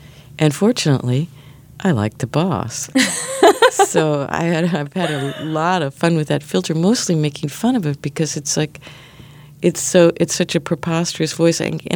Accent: Illinois, United States; now in New York, United States; I grew up near Chicago and then moved to New York.

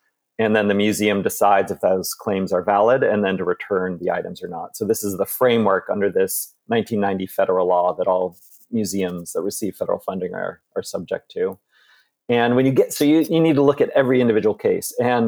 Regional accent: Tucson, Arizona, United States; I grew up in Tucson, Arizona, loved history, had amazing teachers that got me really into Native American culture.

